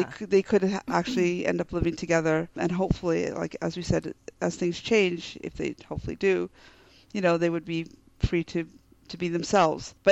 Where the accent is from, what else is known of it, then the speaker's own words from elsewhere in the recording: South Africa; I mean, I'm from South Africa where gay couples are everywhere and it's very normal.